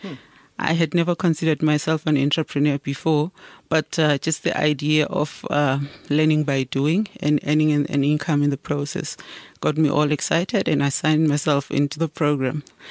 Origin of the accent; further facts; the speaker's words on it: Soweto, Gauteng, South Africa; I was born and raised in Soweto, Mofolo South.